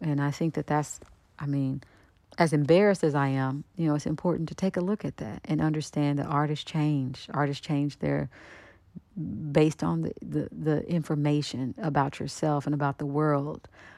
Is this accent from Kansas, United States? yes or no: yes; Kansas City, Kansas, United States; And I'm from Wyandotte County, Kansas City, Kansas, and Kansas City, Missouri is like 5 minutes away.